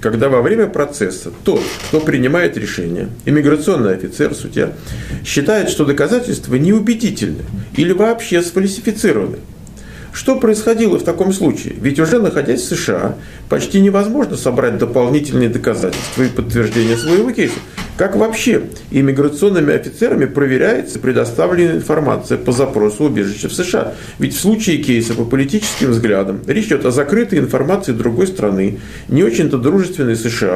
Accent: Donetsk, Donetsk Oblast, Ukraine; now in Russia; Я из Украины, город Донецка. Моя жена русская. Мы находимся в России.

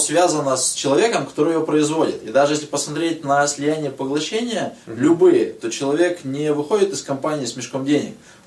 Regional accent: Yekaterinburg, Sverdlovsk Oblast, Russia; Ну, я из Екатеринбурга, да.

